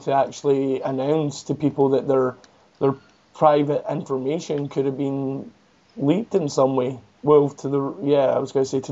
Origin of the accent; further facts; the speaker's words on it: United Kingdom; I'm British, so as a Brit, I look at this as, it's a great achievement for the world